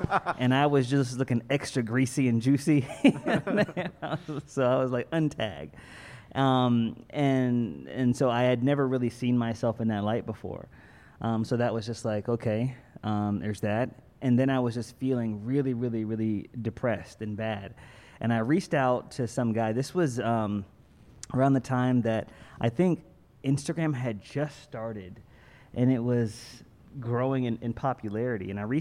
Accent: Philadelphia, Pennsylvania, United States; born there; now in Dallas, United States; I'm actually from Dallas, Texas. Well, I should say this. I live in Dallas, but I was actually born in Philly.

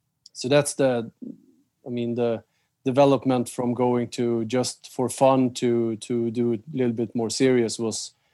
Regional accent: Stockholm, Stockholm County, Sweden; English is a second language; I grew up in the southern part of Stockholm, in the archipelago. It's a community that's pretty close to the ocean. But still, as a Swede

